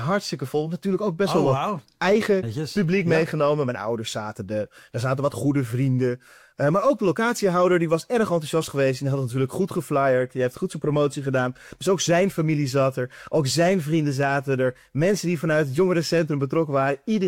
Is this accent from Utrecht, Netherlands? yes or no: yes; Houten, Utrecht, Netherlands; Ik kom uit Houten, daar ben ik opgegroeid.